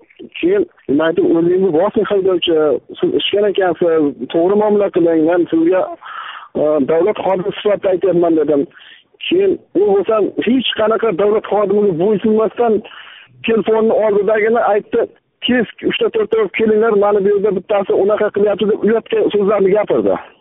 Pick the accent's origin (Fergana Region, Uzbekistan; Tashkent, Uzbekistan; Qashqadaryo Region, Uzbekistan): Qashqadaryo Region, Uzbekistan; Dehqonobod; born there; Men 1979-yil 30-yanvar kuni Qashqadaryo viloyati Dehqonobod tumanida tug'ilganman. Millatim o'zbek.